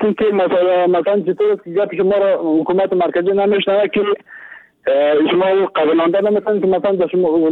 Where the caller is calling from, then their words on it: Kabul, Afghanistan; از کابل به شما تماس کردم.